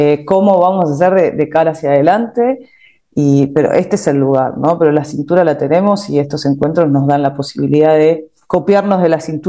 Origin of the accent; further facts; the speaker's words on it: Argentina; nosotros como empresarios argentinos tecnológicos, estamos acostumbrados a trabajar en este contexto